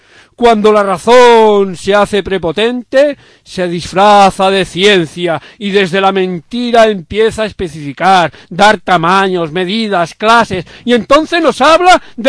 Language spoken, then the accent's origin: Spanish; Spain; yo cuando era pequeño, pues aquí en España, esto que llamamos España